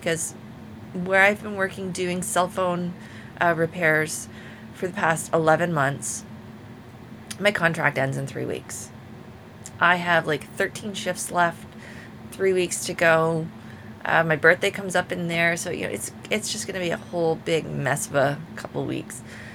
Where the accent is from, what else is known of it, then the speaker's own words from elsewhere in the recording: Canada; from Canada when I announce myself over there as well.